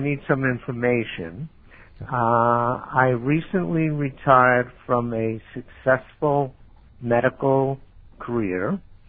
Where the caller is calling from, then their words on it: Beverly Hills, California, United States; from Beverly Hills.